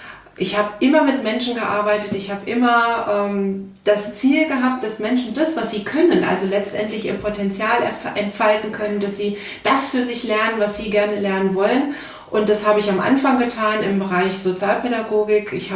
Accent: North Rhine-Westphalia, Germany

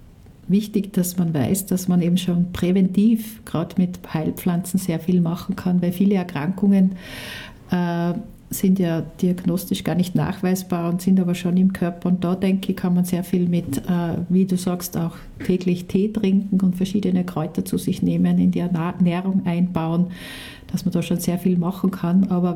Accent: Austria; bei uns in Österreich

